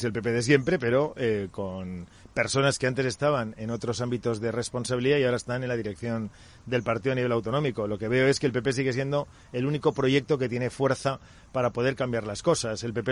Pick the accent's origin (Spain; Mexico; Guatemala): Spain; Valencian Community; financiación que nos corresponde a los valencianos. Ha endeudado a la Comunidad Valenciana.